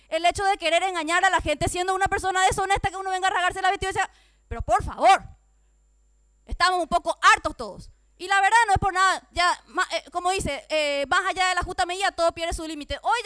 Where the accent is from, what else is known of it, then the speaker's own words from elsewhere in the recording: Paraguay; como una paraguaya que trata de cumplir las leyes